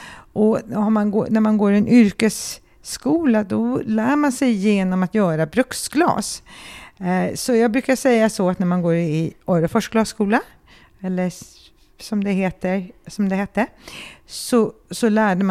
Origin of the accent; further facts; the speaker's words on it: Stockholm, Stockholm County, Sweden; Jag är en stockholmare som när jag var 16 år var au pair i USA och kom i kontakt med blyinfattat fönster. Och jag bodde ut på vischan där i Kalifornien